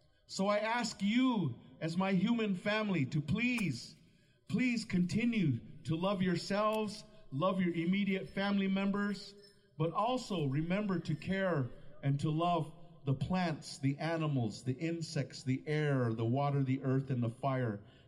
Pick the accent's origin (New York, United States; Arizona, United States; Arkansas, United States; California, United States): Arizona, United States; Again, we come from Arizona. It's really dry, so for us it's really beautiful to see these clouds, see this rain falling down